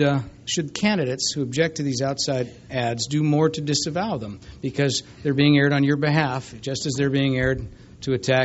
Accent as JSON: {"language": "English", "town": "San Francisco", "region": "California", "country": "United States", "tie": "born or raised there", "said": "She's from my hometown of San Francisco."}